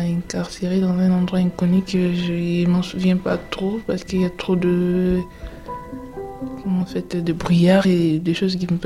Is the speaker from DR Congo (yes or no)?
yes; DR Congo; moved away as an adult; now in France; Je suis en France depuis le 22 avril 2016. Je viens du Congo RDC.